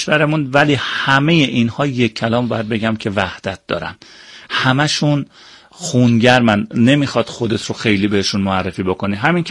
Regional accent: Iran; ایران برای من یک سرمایه، یک ثروت و یک عشق است. من در ایران متولد شدم، در ایران زیستم و قطعا نام ایران همیشه برای من یک پرچم مقدس است.

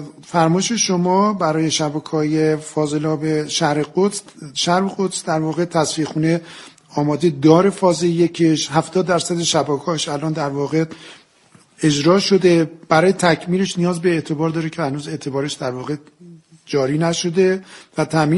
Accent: Tehran, Tehran Province, Iran; ما از برخره کودکی در شهر تهران بزرگ شدیم

